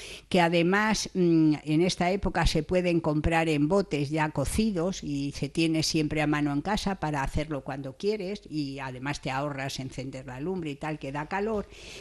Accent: Madrid, Community of Madrid, Spain; como yo vengo de Madrid, que no hay playa, hay esa ansia del mar, ¿no?

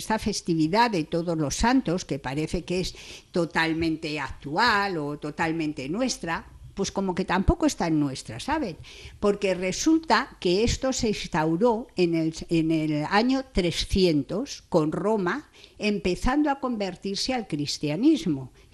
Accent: Spain; Somos nosotros, los españoles, los que llevan parte de estas tradiciones a América, concretamente a México.

